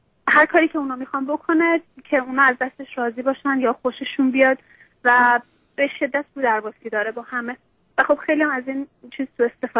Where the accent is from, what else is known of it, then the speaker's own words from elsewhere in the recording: Iran; moved away as an adult; now in United States; من روزی که اومدم امریکا، روز دوم از ایران که اومدیم اینجا ازدواج کردیم